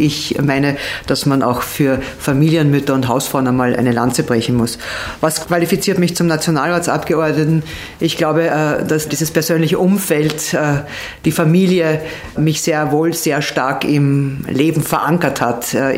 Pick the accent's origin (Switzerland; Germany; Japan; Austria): Austria; Lower Austria; Seebahn ist meine engste Heimat, dann kommt Niederösterreich, bin ich Österreicher.